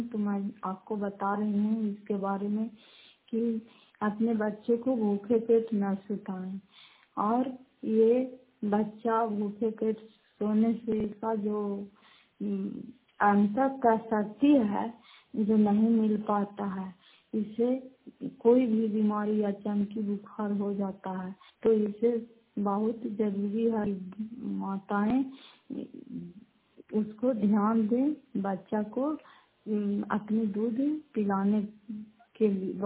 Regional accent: Fatehpur, Bihar, India; घर फतेहपुर, पंचायत मखौटा, जिला नालंदा, करा कसरा ब्लॉक की निवासी हूँ।

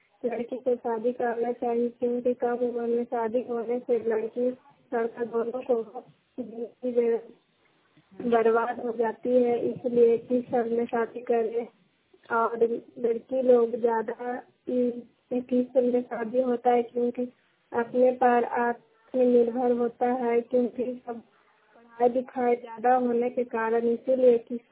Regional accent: Sarchak, Bihar, India; बोल रही हूँ, सरचक से जिला नालंदा।

